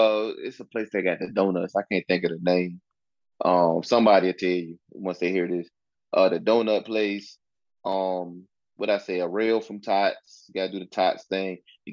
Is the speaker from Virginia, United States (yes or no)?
yes; Newport News, Virginia, United States; Shout out to Brendan Hill, coaching over at the apprentice school in my hometown, in our hometown, New Canoes, Virginia.